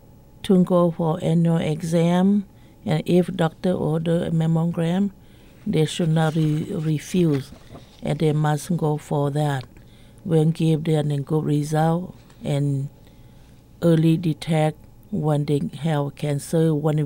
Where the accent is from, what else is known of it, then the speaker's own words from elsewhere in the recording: Laos; English is a second language; moved away; Well, back in Laos, we never know anything about cancer.